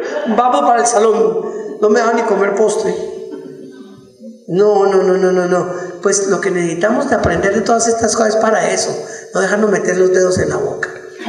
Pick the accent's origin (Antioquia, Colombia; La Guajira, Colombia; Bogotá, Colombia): Bogotá, Colombia; Yo soy bogotano, ay, tan bonito que sería Bogotá con un santo.